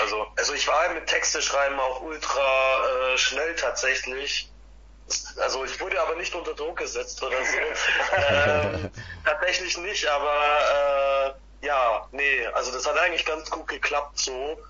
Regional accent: Cologne, North Rhine-Westphalia, Germany; ja, wir sind aus Köln.

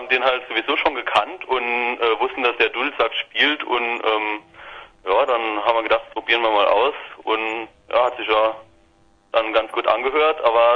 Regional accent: St. Ingbert, Saarland, Germany; Ja, St. Ingbert, das ist so kleines Städtchen im Saarland halt.

